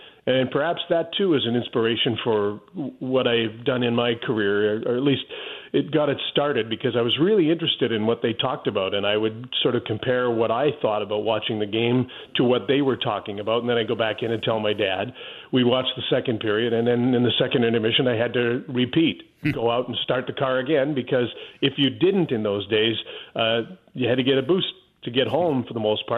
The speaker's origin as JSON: {"language": "English", "town": "Fort St. John", "region": "British Columbia", "country": "Canada", "tie": "born or raised there", "also_born_or_lived": "Dawson Creek", "said": "I was born in Dawson Creek. My father was a grain buyer for the Alberta Wheat Pool. And when they pushed a road at a bridge across the Peace River, he took a job 47 miles north in Fort St. John. So that's where I grew up."}